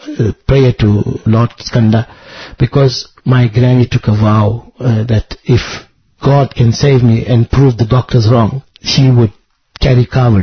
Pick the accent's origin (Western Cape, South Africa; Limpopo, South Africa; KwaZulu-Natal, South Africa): KwaZulu-Natal, South Africa; Durban; born there; I was born in Durban, and so my mom lives in Durban, and moving from Natal to Gauteng, which is where Johannesburg is, it was a new environment for me